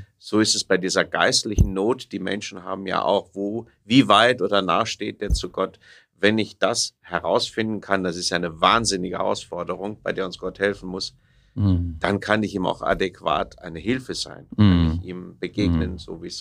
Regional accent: Rhineland, Germany; Ich bin ein Rheinländer

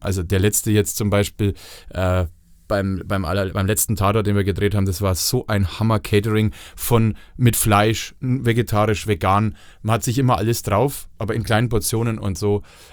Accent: Bavaria, Germany; Matthias Egersdörfer ist Franke, Eli Wasserscheid ist Fränkin, ich bin Franke

